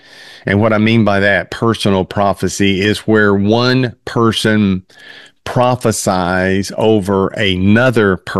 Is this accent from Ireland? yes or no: no; Mississippi, United States; also born or lived in Memphis; I was born in Memphis and then raised in Mississippi. So we had lots and lots of cotton fields down in Mississippi.